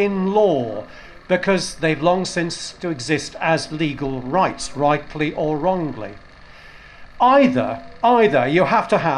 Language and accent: English; West Midlands, United Kingdom; I come originally from the West Midlands, and when I go to the top of the hill at Ruadeen, I can look over and see the Malverns, sometimes Clee Hill, hills I could see from the other side as a boy.